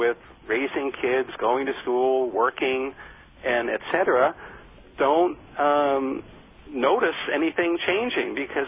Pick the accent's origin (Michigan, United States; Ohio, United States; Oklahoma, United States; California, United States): Ohio, United States; I chuckle a little bit because I've changed so much since the days I grew up in Ohio